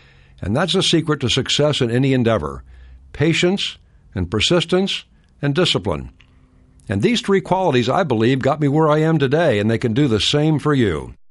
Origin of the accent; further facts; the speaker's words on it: Delaware, Ohio, United States; I learned self-discipline as a boy growing up in Delaware, Ohio, when I became a young entrepreneur and began delivering newspapers and cutting lawns.